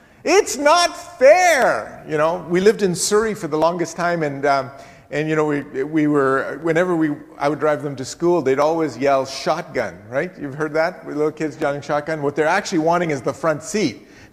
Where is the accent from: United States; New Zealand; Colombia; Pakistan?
Pakistan; born there; I was born in Pakistan.